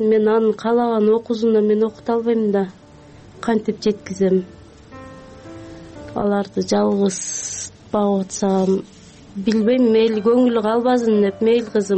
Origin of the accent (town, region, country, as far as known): Terek-Suu, Jalal-Abad Region, Kyrgyzstan; born there; now in Bishkek, Kyrgyzstan